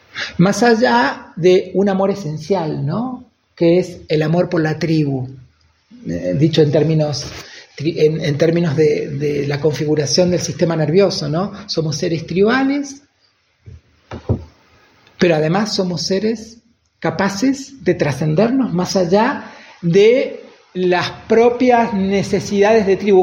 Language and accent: Spanish; Argentina; Conozco un poco, bastante la de mi tierra, de Argentina